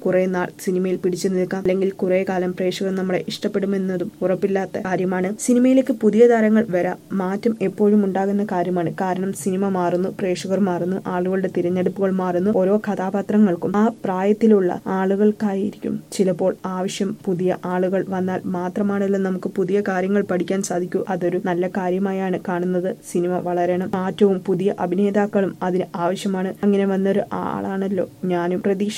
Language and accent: Malayalam; Kerala, India; ഞാൻ മലയാളി ആണെന്ന കാര്യം പോലും പലരും തിരിച്ചറിയുന്നത് ആഡിയറ്റ്സ് റിലീസ് ായതിനു ശേഷമാണ്. ഞാനൊരു തമിഴ്നാട്ടുകാരിയാണെന്നാണ് പലരും വിചാരിച്ചിരുന്നത്